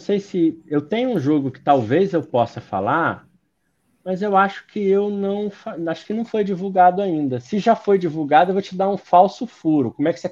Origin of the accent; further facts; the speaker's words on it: Rio de Janeiro, Brazil; also born or lived in São Paulo; eu sou nascido no Rio de Janeiro. Com 6 anos de idade, eu fui para São Paulo. Com 9 anos de idade, eu fui morar no interior do estado do Rio de Janeiro. Com 17, eu voltei para fazer faculdade no Rio. Com 19, eu morava em Curitiba.